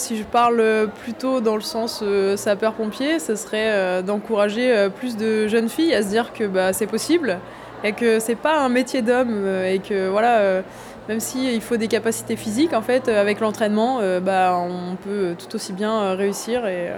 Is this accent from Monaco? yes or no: no; Châtellerault, Nouvelle-Aquitaine, France; j'ai 24 ans, je suis originaire de Châtellerault.